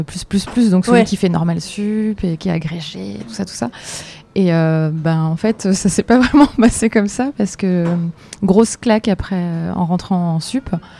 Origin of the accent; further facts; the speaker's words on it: Metz, Grand Est, France; Et alors moi, je suis native de Metz en Lorraine.